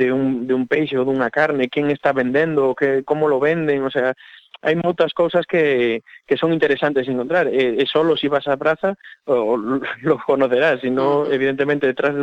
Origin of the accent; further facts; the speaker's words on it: Pontevedra, Galicia, Spain; De Pontevedra, sí. Ajá. Eu son de Pontevedra.